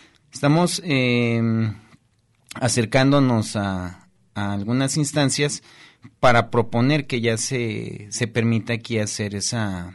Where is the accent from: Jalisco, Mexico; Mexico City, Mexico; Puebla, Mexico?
Mexico City, Mexico; yo sí soy bien chilango.